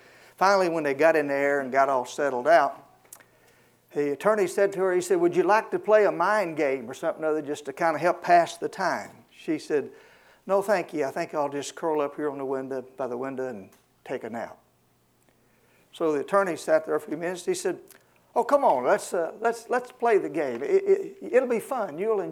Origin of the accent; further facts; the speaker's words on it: Arkansas, United States; you know, I was born and raised in Arkansas. We considered Texas one of our border states.